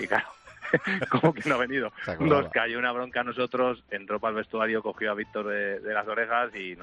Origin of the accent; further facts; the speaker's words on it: Salamanca, Castile and León, Spain; yo soy de Salamanca